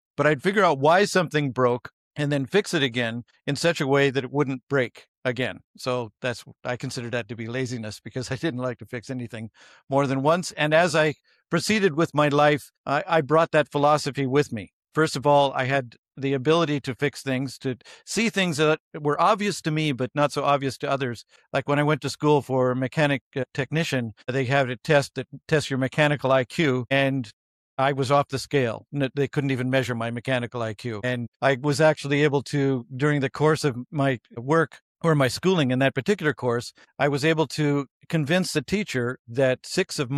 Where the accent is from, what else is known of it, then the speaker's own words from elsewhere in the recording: British Columbia, Canada; also born or lived in Montana, United States; I was born in Montana and my father always wanted to be a cowboy. So he bought a ranch, actually five ranches in British Columbia while I was quite young, like in early grade school.